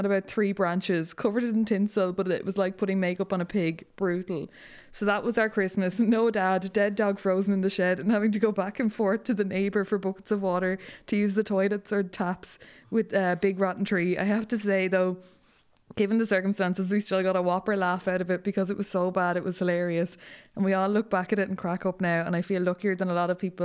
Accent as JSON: {"language": "English", "region": "Connacht", "country": "Ireland", "said": "I'm from Mayo, so that actually means true inconvenience, can't go anywhere, can barely walk outside the door."}